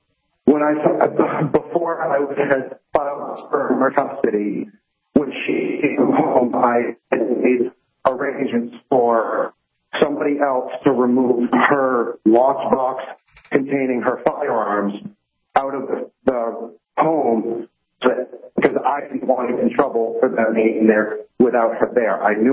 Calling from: New Hampshire, United States; So throughout the time they have passed here in Merrimack County

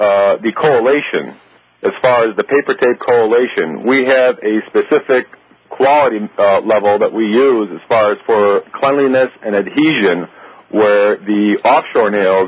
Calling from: Chicago, Illinois, United States; Actually, I'm calling in from Chicago, Illinois.

